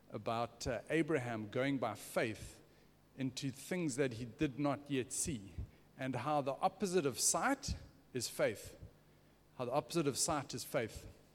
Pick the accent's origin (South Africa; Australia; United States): South Africa; now in Singapore; I am from South Africa by origin, but I have lived in Singapore for the last 10 years.